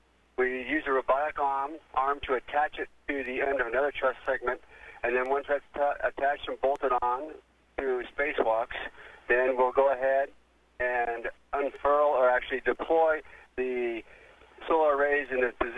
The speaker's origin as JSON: {"language": "English", "country": "Japan", "said": "We have a Russian crew member, American crew member, and I'm from Japan"}